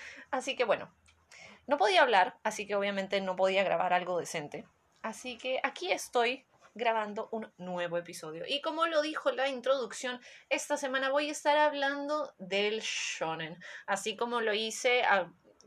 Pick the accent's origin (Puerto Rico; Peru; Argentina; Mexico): Peru; yo crecí en Perú en los 90s